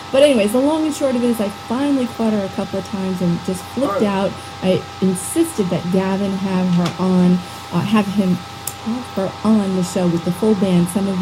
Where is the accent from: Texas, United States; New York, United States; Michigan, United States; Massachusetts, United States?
Massachusetts, United States; Boston; She came up to me, she heard that I was from Boston